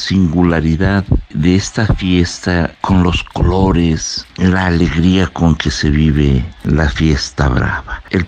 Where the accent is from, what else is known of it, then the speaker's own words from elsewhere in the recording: Puebla, Mexico; oriundo y vecino de la ciudad de Puebla, Puebla